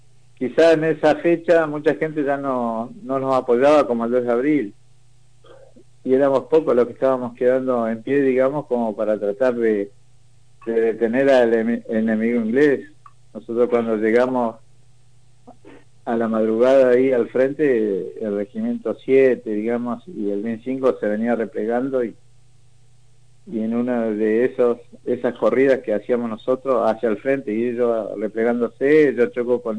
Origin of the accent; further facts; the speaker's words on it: Comodoro Rivadavia, Chubut, Argentina; somos muchos los de Comodoro